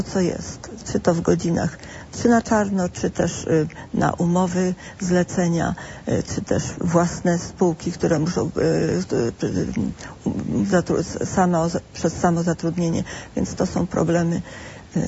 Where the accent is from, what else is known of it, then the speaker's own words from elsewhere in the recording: Dębica, Subcarpathian Voivodeship, Poland; Do województwa podkarpackiego, tak powiem ogólnie